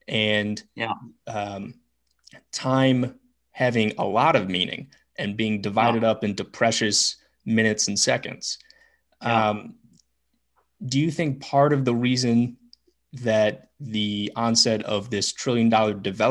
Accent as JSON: {"language": "English", "country": "United States", "said": "And that trust of strangers also feels very peculiar to me as an American"}